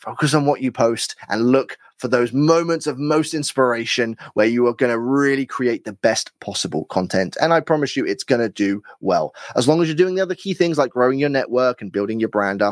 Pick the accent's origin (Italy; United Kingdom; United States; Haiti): United Kingdom; You can tell I'm British.